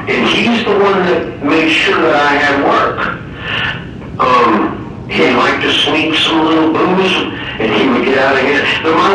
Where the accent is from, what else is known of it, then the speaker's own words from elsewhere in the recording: Oregon, United States; also born or lived in Tri-Cities, Washington; I'm from Oregon.